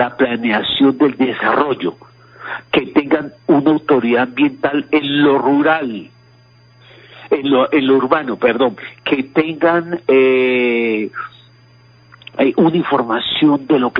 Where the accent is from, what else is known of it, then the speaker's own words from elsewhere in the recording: Dagua, Valle del Cauca, Colombia; mire, yo soy del municipio de Dagua